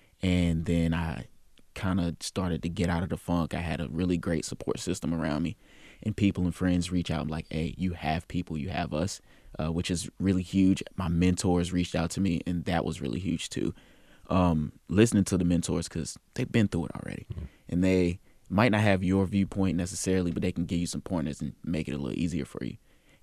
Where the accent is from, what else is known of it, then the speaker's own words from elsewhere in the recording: Durham, North Carolina, United States; and then going and realizing I'm from Durham, grew up in Durham, and the world is not like Durham.